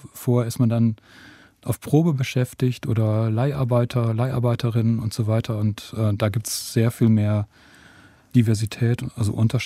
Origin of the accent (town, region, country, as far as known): Nordhorn, Lower Saxony, Germany; born or raised there